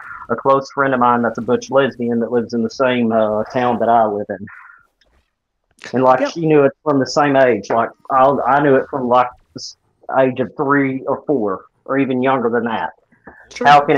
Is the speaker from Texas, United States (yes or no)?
no; Arkansas, United States; moved away; And I fled out of fear of my life from the state of Arkansas